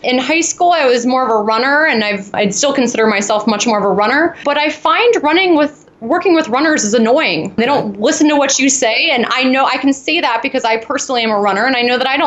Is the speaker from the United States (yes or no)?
yes; Cincinnati, Ohio, United States; I'm originally from Cincinnati area.